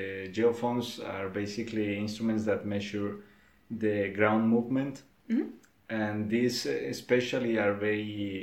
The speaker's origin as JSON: {"language": "English", "country": "Colombia", "said": "I'm coming from Colombia."}